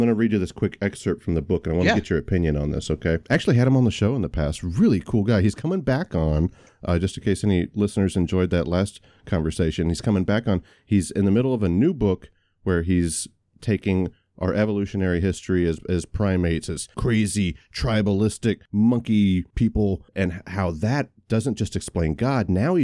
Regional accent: Warner Robins, Georgia, United States; now in Texas, United States; So I live in Texas now, but I'm a Georgia boy at heart, man. I'm from Warner Robins, Georgia.

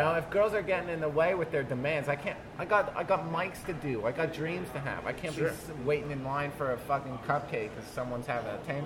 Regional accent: New Jersey, United States; I keep it real, and I'm crazy, and I'm from Jersey

